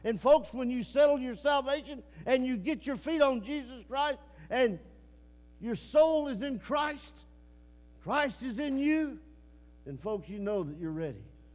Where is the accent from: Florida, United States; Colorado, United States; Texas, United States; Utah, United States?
Texas, United States; And I said, no, ma'am, I'm from East Texas.